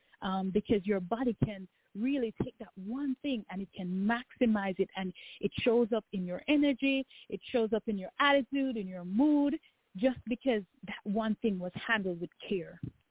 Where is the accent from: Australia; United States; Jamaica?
Jamaica; Kingston; I'm originally from Kingston, Jamaica, and a part of my culture is that we tend to eat from the ground, food from the ground.